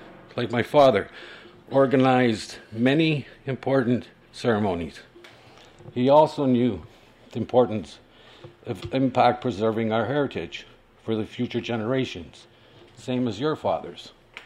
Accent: Toronto, Ontario, Canada; I was born and raised in Toronto with a Polish heritage.

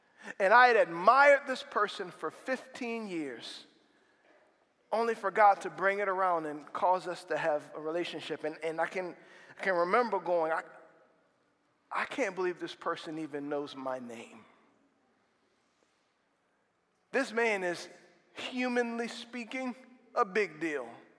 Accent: Slidell, Louisiana, United States; I was from Slidell, New Orleans area, and then I moved to Hammond for college

